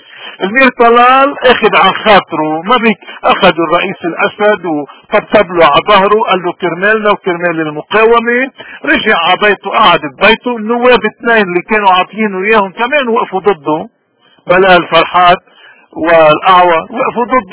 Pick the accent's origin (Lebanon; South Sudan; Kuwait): Lebanon; ما إلنا كلبنانيين سلطة عليهم